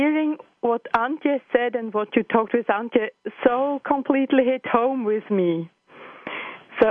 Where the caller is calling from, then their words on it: Switzerland; English is a second language; I'm calling from Switzerland, Naples, small place in Switzerland.